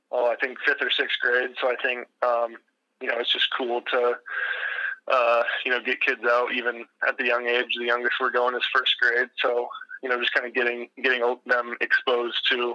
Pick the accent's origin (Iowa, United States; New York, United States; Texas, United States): Iowa, United States; Pella; You know, I'm from Pella, and I, you know, I obviously hold that, you know, pretty close to me still.